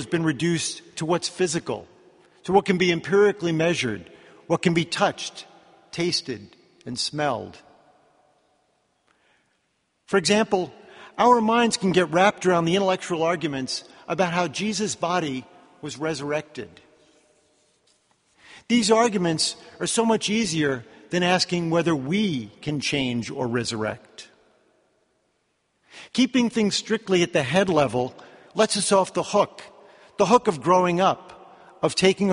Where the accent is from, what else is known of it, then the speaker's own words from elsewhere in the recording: New York City, New York, United States; As a boy growing up in New York City, the biggest doubting Thomas I knew was my friend Frankie.